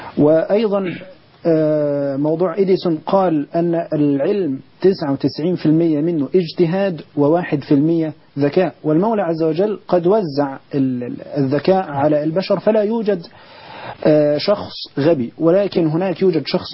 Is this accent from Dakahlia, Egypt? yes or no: no; Naga Zareeq, Asyut Governorate, Egypt; في البداية أنا من أسيوط، محافظة أسيوط، مركز البداري، من قرية صغيرة، قرية نجع زريق، من أسرة متوسطة أو قد نقول فقيرة